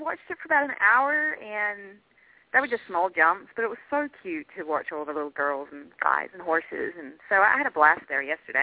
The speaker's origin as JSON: {"language": "English", "town": "Stephenville", "region": "Texas", "country": "United States", "said": "from Stephenville, Texas"}